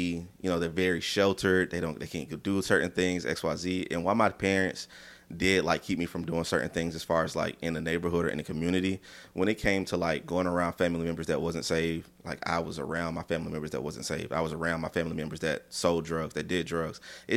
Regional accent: Georgia, United States; I guess I'm Georgia born and raised, so raised in Clayton County.

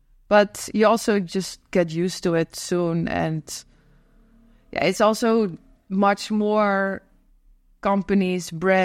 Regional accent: Rotterdam, South Holland, Netherlands; English is a second language; Well, I live in Rotterdam again. I moved from Amsterdam a while ago back to Rotterdam, where I'm from. And I live in Koolhaven. It's not far from here, but it's a very different part of the city.

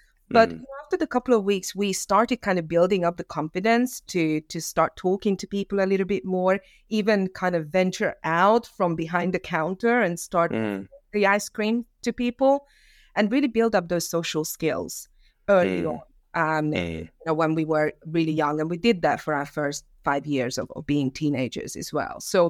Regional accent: Hungary; English is a second language; now in United Kingdom; I'm from Hungary, as you can hear from the accent, but I've been working in the UK for the past 20 years.

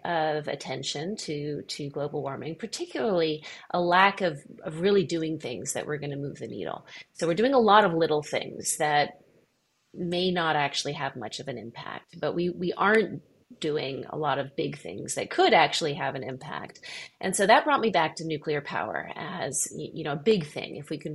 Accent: Berkeley, California, United States; I grew up in Berkeley, California. So Berkeley, California is not known for a particularly pro-nuclear stance.

